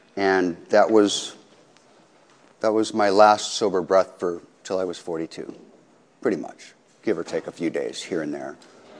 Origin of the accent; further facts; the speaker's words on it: Walnut Creek, California, United States; of which one of them was my first girlfriend growing up in Walnut Creek